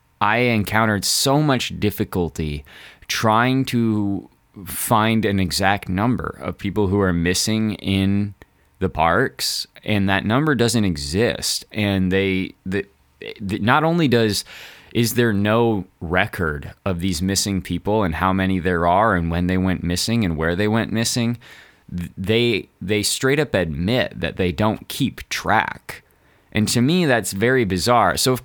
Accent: Missouri, United States; I grew up in Missouri, where there's just a shit ton of nasty, dirty cliff caves.

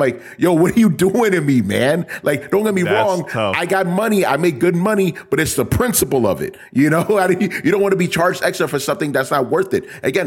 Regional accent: New York, United States; You know, I'm from New York, people, with the MTA

